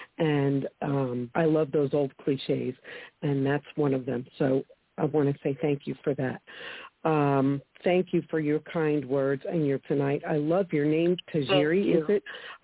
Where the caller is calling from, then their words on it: New Jersey, United States; also calling from New Jersey.